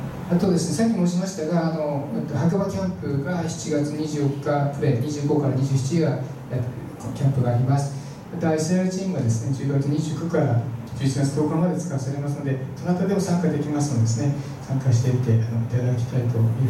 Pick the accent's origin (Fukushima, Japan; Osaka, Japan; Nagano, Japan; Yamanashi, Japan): Nagano, Japan; 私長野県出身なんですが、長野の教会にいた時に